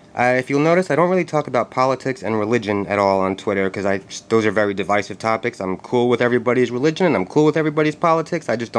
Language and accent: English; New York City, New York, United States; also born or lived in New Jersey; I'm from New York City, not upstate or anything like that. I'm from Manhattan. I've lived here since about 2001. Before that, I was born in Brooklyn, New York, moved to New Jersey when I was about 9